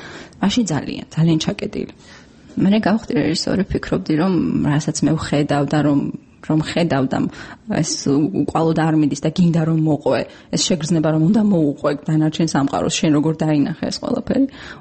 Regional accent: Mtskheta-Mtianeti, Georgia; ბავშვობა გავატარე ხევსურეთში, დავიბადე და გავიზარდე ხევსურეთში.

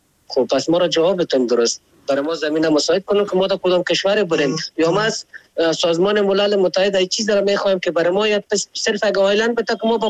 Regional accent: Afghanistan; ما خو افغان هستیم

